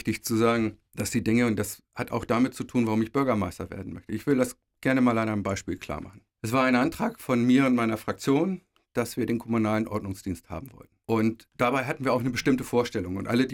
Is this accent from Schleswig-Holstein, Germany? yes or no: yes; Heide, Schleswig-Holstein, Germany; ich bin in Heide geboren, hier zur Schule gegangen, Kindergarten und so weiter, Lehre. Und das ist, ich selber als Person bin 100% Heide. Ich kenne die Heiderinnen und Heider